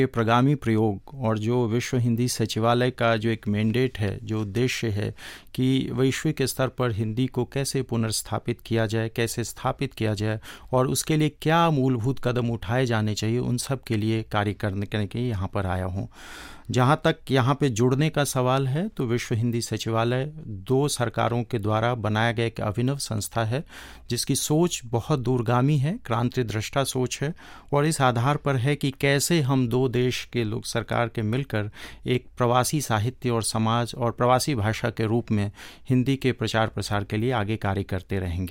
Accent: India; वैसे मूलतः मैं भारत से आया हूँ

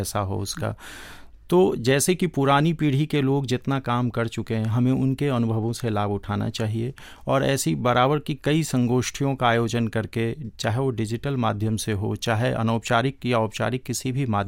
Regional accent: India; वैसे मूलतः मैं भारत से आया हूँ

